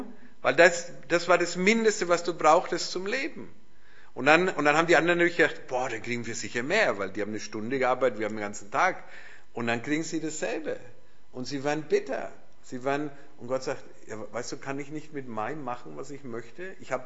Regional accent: Nuremberg, Bavaria, Germany; ich bin aufgewachsen in Nürnberg, das war gar nicht so weit weg von der Grenze, ihr seid hier noch ein bisschen näher, ja, also damals DDR, BRD, aber wir hatten auch Verwandte, gar nicht so weit von hier eigentlich, auf der anderen Seite

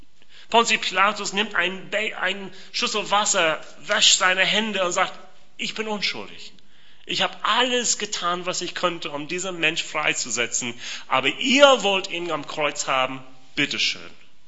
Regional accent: United States; accent: American; German is a second language; Dein Dialekt, genau wie mein amerikanischer Dialekt mich verrät

